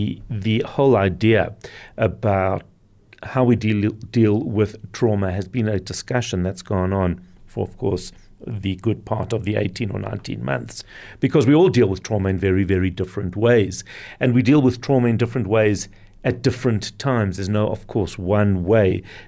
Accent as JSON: {"language": "English", "country": "South Africa", "said": "As a South African, I think we kind of understood for many years what it's like to not be proud of your identity."}